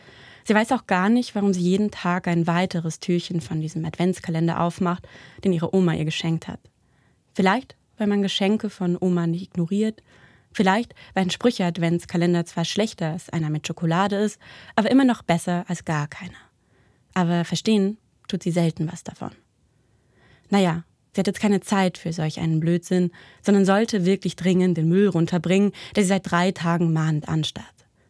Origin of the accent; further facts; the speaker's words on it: Karlsruhe, Baden-Württemberg, Germany; Ich komme aus Karlsruhe.